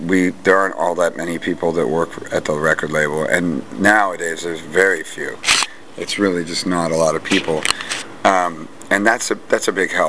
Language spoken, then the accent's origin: English; California, United States; It's weird for me because I'm from the Bay Area.